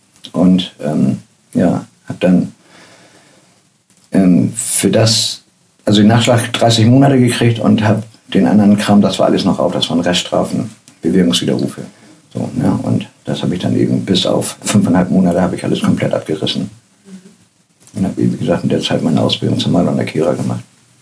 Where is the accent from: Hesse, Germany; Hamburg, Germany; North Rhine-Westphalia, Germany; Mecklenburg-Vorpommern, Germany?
Hamburg, Germany; Wo ich aufgewachsen bin, von da aus konnte ich direkt hinten aus der Küche auf die Elbe gucken.